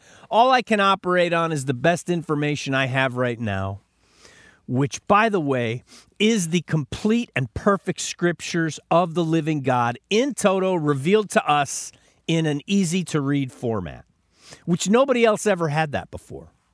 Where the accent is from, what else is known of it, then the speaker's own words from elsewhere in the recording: United States; I grew up in America at the peak of probably the prosperity of any civilization in the world